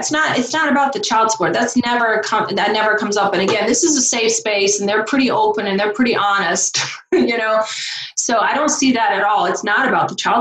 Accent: the South, United States; accent: Southern; this is where my Southern accent's going to come in, right?

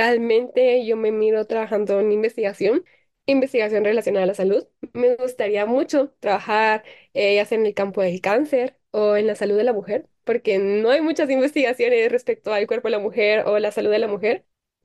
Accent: Guatemala; que no se olvide que ella es guatemalteca, no se olvide del esfuerzo de sus papás por apoyarla

